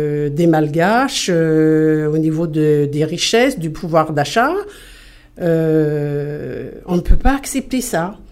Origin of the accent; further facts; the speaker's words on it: Antananarivo, Analamanga, Madagascar; moved away as an adult; now in France; je viens de Antananarivo. Mm-hmm. J'ai passé pratiquement toute ma jeunesse, mes études et bien évidemment à Antananarivo. Mm-hmm. Et puis donc par la suite, en arrivant en France